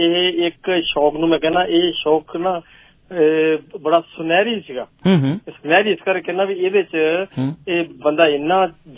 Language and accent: Punjabi; Punjab, India; ਦੇਖੋ ਜੀ, ਮੈਂ ਬੇਸਿਕਲੀ ਦੁਆਬੇ ਤੋਂ ਹੈਗਾ